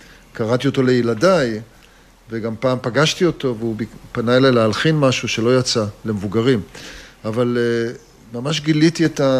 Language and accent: Hebrew; Tel Aviv, Tel Aviv District, Israel; אני גדלתי בעיר, בתל אביב, אני כל חיי בתל אביב